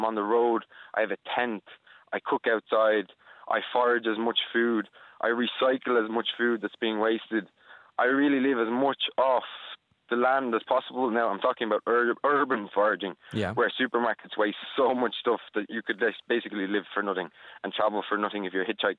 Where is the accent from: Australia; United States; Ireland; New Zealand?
Ireland; Dublin, Leinster; From Raphanum, Dublin, South Dublin.